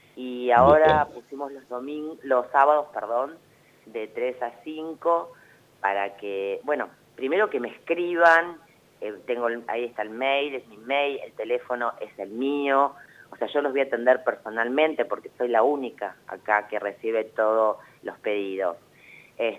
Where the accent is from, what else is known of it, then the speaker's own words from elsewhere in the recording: La Plata, Buenos Aires Province, Argentina; no quería dejar de ayudar a mi gente, también siendo platense